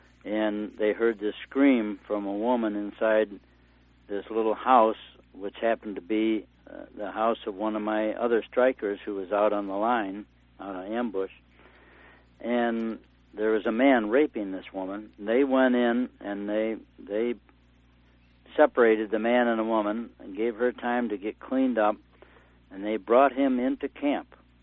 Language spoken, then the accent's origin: English; Detroit, Michigan, United States; born there; I was born in Detroit, Michigan.